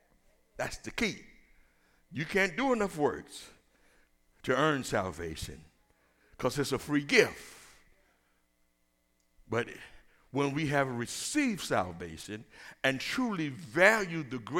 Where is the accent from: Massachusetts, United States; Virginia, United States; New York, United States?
New York, United States; I'm from New York, so they'll allow me to say that.